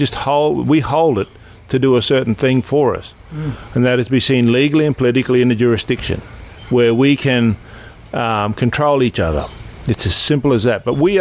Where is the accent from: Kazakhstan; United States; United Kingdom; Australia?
Australia; Queensland; called us Yidinji. So our law comes from there. But we are not the law. We belong to the creator. We are not Australian.